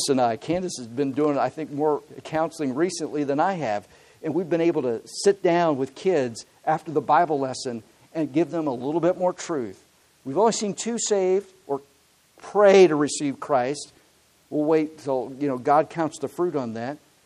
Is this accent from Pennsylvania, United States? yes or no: yes; Huntingdon, Pennsylvania, United States; I was in Tyrone, Pennsylvania, which just happens to be about 30 miles north of my hometown in Huntingdon.